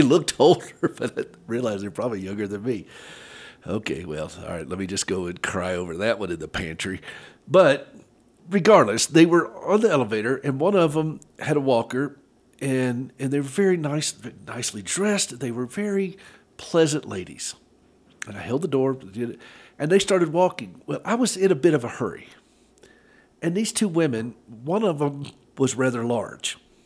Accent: the South, United States; I was raised in the South. I'll help the ladies, but I'm not going to help you.

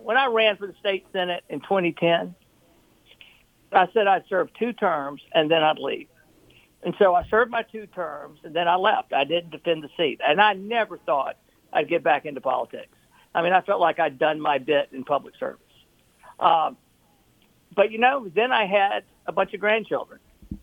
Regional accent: Montgomery, Alabama, United States; also born or lived in Texas; I was born in Texas when my dad was an Air Force officer, but I've lived in Montgomery since I was two. And after I graduated from college, I came back to Montgomery

